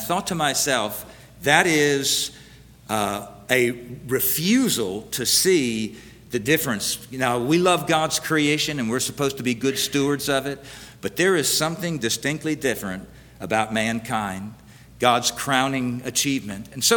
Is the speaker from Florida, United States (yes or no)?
yes; Florida, United States; also born or lived in West Indies; I grew up in Florida. I'd only seen earthquakes and their aftermath on TV. We moved to the West Indies and lived in the islands for 7 years.